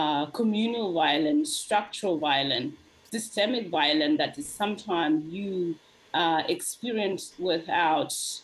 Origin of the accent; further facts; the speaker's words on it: Australia; I think growing up in Australia, I read a lot of memoirs.